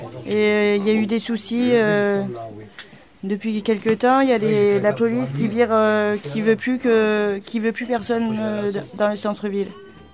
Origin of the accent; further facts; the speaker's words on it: Pays de la Loire, France; moved away; Et j'ai passé mon enfance en Loire-Atlantique, vers Nantes, et j'ai voulu descendre